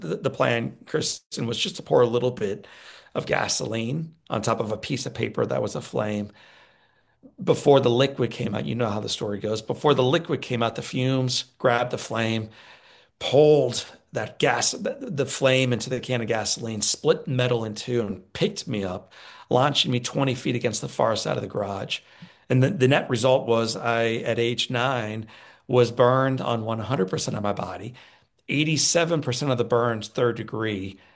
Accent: St. Louis, Missouri, United States; when I was a 9-year-old kid, I grew up in St. Louis, Missouri.

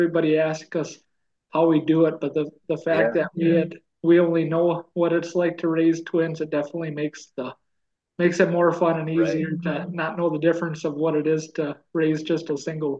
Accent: Minnesota, United States; Yeah, so I'm born and raised in West Central Minnesota. So where I am today, up in Belgrade, is kind of a move back home for me.

